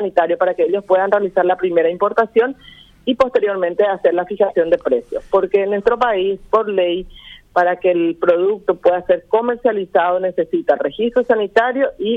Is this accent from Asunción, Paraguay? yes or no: yes; Asunción, Paraguay; Yo, la verdad que ya soy de Asunción, pero mis padres, mi abuelo fueron de Roque Alonso, Mariano Roque Alonso. Nosotros somos de acá cerquita nomás.